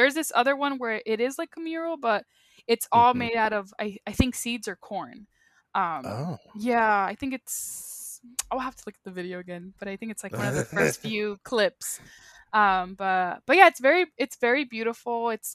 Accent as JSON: {"language": "English", "country": "United States", "said": "I'm Mexican American. And so usually when we go on trips, a lot of my trips have been with family"}